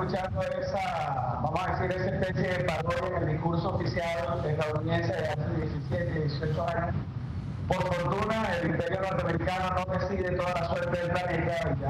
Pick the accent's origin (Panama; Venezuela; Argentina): Venezuela; nuestro criterio como venezolanos